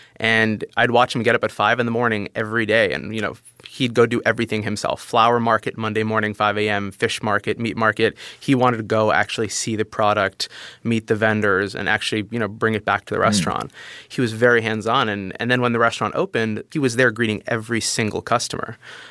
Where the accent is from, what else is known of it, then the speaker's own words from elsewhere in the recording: New York City, New York, United States; I was born and raised in New York City. My parents had come to the U.S. a few years before I was born. And my father was French and my mother was Swiss-Lebanese.